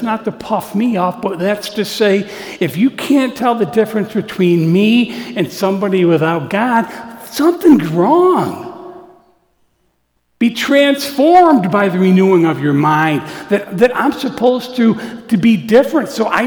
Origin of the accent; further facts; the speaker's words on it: Oswego, New York, United States; Yeah, I'm from Oswego, yada, yada, yada.